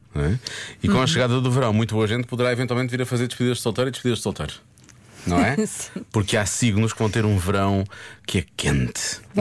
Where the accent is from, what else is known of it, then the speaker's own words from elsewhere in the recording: Elvas, Alentejo, Portugal; eu sou alentejana de Elvas, o calor do verão é simplesmente